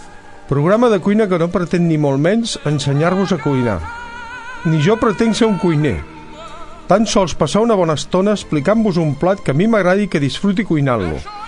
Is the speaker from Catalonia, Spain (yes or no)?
yes; Valls, Catalonia, Spain; Valls és el meu poble i també em puc ser crític.